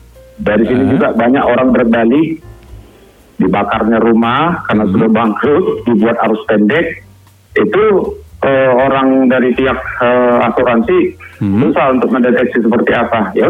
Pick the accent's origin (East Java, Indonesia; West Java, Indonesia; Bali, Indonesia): Bali, Indonesia; Maklumlah di kampung kami di Bali ini kan ada juga yang nggak dapat.